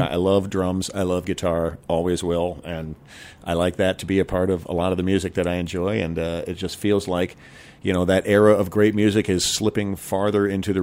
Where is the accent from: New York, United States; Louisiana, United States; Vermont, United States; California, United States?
Vermont, United States; A band my wife just turned me on to recently from my home state of Vermont